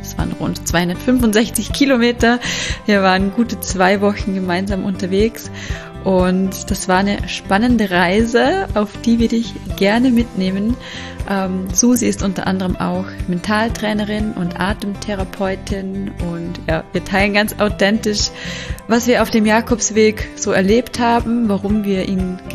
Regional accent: Vorarlberg, Austria; accent: Vorarlberg; weil ich sie im Vorarlberger Dialekt aufnehme. Also ich komme ja aus Vorarlberg und nehme meine Podcasts immer auf Hochdeutsch auf

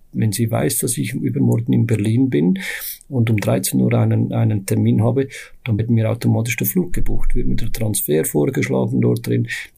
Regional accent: Switzerland; als Schweizer

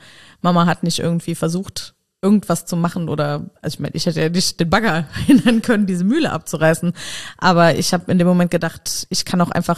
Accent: Nennig, Saarland, Germany; Ich bin, habe eben gesagt, in Nennig aufgewachsen und aus meinem Kinderzimmerfenster sah man Katanum. Also es ist, wir sind aufgewachsen mit diesem Pannenmeiler.

